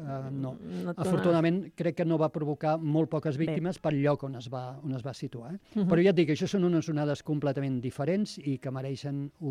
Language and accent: Catalan; Tarragona, Catalonia, Spain; Jo soc de Tarragona, jo soc d'entorn marí.